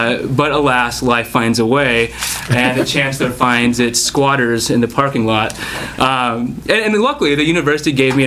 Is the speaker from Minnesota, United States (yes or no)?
yes; Montevideo, Minnesota, United States; I'm from Montevideo, Minnesota, a small town of 5,000 on the western prairie of the state.